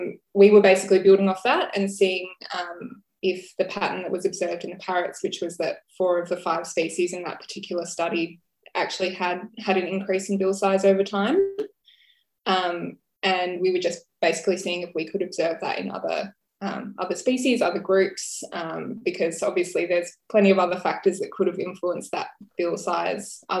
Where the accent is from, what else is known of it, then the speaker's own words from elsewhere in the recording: Victoria, Australia; moved away as an adult; now in Adelaide, Australia; I'm from rural Victoria and I moved over to Adelaide a couple of years ago to start my PhD.